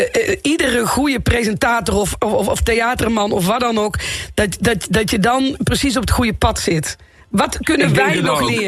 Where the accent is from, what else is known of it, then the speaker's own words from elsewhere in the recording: North Brabant, Netherlands; kijk, ik kom uit Brabant en daar zul je altijd aan men horen.